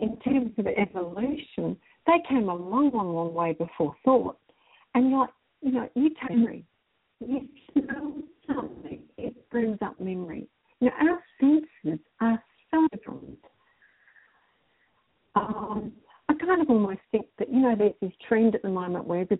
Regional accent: Adelaide, South Australia, Australia; born there; I was born in Adelaide and I've kind of lived on here on and off.

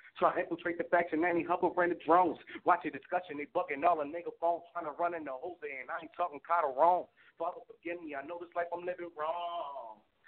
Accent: Irvington, New Jersey, United States; Growing up, you know, I'm from Irvington as well, you feel me?

